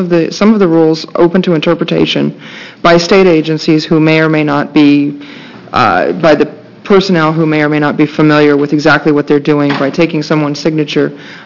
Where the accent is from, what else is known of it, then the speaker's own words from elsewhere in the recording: Beaverton, Oregon, United States; I'm from Beaverton, Oregon, and today I'm talking totally as a private citizen.